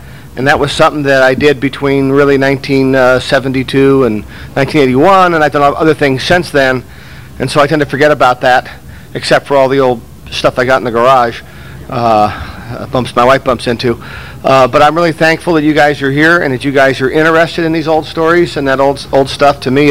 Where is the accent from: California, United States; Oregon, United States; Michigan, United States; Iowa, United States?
California, United States; San Francisco; I grew up in San Francisco. When I was just beginning to be a teenager, we lived right in the Haight-Ashbury district.